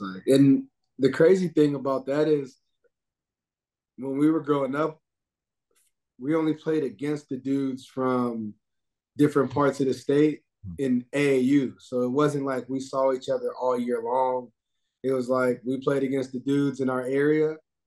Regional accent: North Carolina, United States; So, yeah, man, like growing up in North Carolina definitely does build on that whole basketball as a religion.

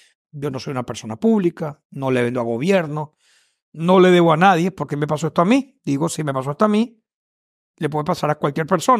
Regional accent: Venezuela; Yo siendo griego venezolano, que tenga el avión que tenía el magnate fundador de los 747 Olympic

